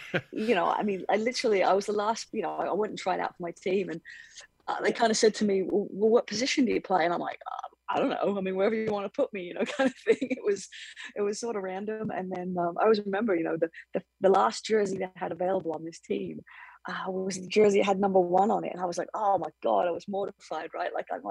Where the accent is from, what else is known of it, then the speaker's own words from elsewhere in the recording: England, United Kingdom; And obviously growing up in England, it was, you know, it's everywhere.